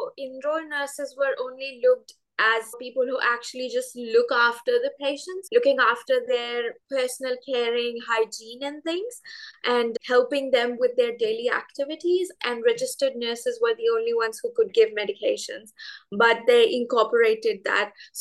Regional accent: India; moved away as an adult; now in Australia; I am originally from India. I have been in Australia for almost 4 years. It's going to be 4 years in February next year. And I came as an international student

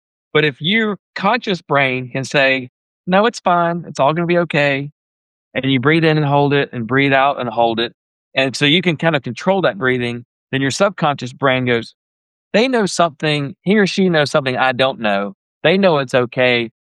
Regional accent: North Carolina, United States; Well, no, we're from the Tar Heel State. Tar Heel State.

